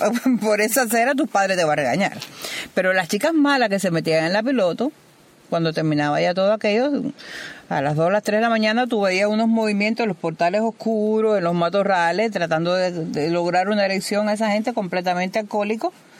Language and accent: Spanish; Cuba; Y si no eres cubano, vas a aprender cómo somos los cubanos.